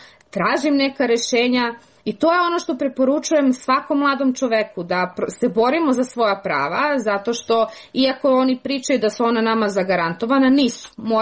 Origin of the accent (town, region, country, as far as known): Bor, Bor District, Serbia; born or raised there; also born or lived in Belgrade